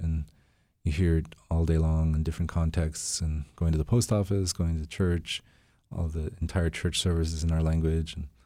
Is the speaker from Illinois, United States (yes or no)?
no; Arctic Village, Alaska, United States; I grew up in Arctic Village, which is north of here. And my family is also from Fort Yukon.